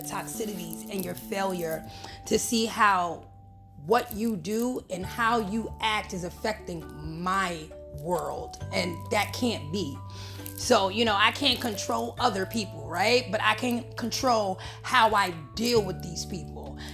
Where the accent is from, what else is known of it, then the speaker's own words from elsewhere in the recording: Bronx, New York, United States; hip-hop originated on the west side in Sedgwick Avenue in the South fucking Bronx, my hometown, okay?